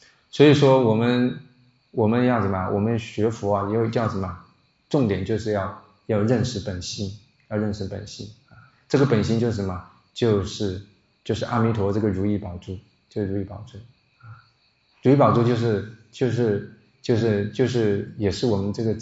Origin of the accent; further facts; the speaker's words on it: Guangdong, China; 因为我是潮汕人嘛